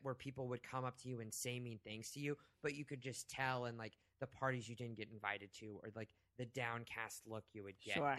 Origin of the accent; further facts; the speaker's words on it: Oklahoma, United States; So I grew up in Oklahoma where everyone, in particularly sort of this country club type community